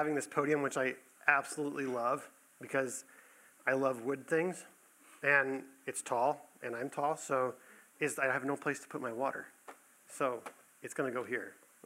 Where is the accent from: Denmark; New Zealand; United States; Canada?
United States; Texas; I grew up in South Texas, so we didn't get that.